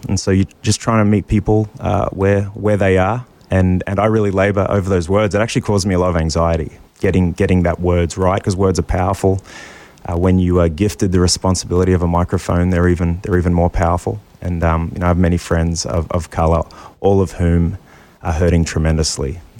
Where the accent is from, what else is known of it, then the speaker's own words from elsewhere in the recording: Australia; now in United States; I'm an immigrant from Australia.